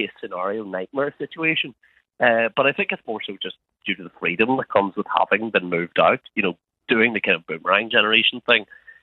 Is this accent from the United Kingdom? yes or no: yes; Northern Ireland, United Kingdom; I come from South Armagh, so kind of anybody who didn't really go to university, up until about 25, plus sometimes later, usually do live at home.